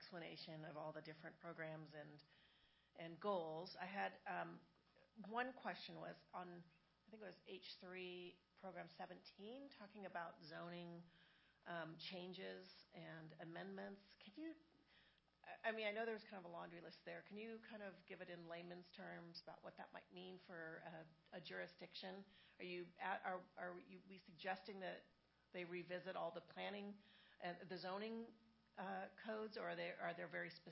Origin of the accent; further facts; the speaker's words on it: Amador City, California, United States; I mean, I'm from Amador City, so we're tiny.